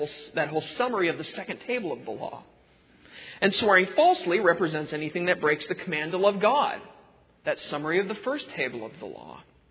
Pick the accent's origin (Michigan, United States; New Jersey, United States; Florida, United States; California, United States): California, United States; Los Angeles; This is what you get for growing up in Los Angeles.